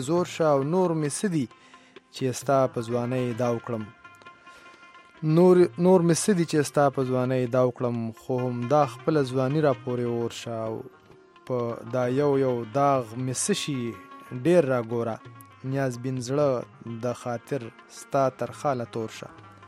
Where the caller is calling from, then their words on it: Lahore, Punjab, Pakistan; زه نن سبا په لاهور کې یم او ځان سره مې ریډیو راوړی ده.